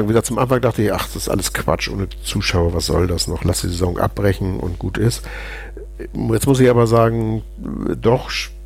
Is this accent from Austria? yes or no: no; Hamburg, Germany; Also bei uns in Hamburg hieß es Grandplätze.